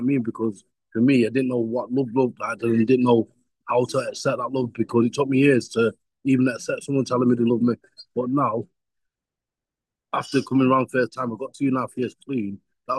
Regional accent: Manchester, North West England, United Kingdom; I was born in Manchester in England. I don't know if it's South Americans or wherever you might be from, but yeah, I'm from England in Manchester. And I was born around the gang culture.

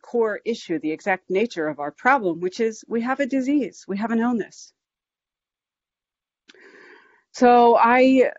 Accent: Philadelphia, Pennsylvania, United States; When I was growing up in, I grew up in North Philadelphia, pretty tough little section of town.

